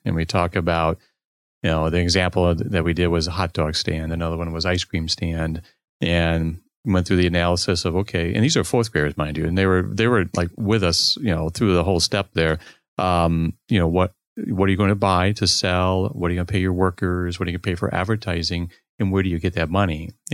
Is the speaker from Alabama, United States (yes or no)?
no; Chicago, Illinois, United States; their U.S. operations was in my hometown in Chicago.